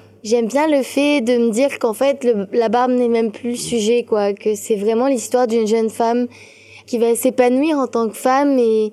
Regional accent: Finland; first language Finnish; French is a second language; C'est ma langue, c'est ma langue maternelle, en fait. Mais vraiment, dans le sens, j'y suis profondément attachée, quoi. Ouais, mais je suis vraiment profondément bilingue.

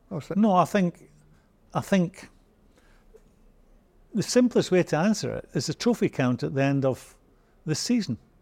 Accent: Scotland, United Kingdom; As a Scotsman

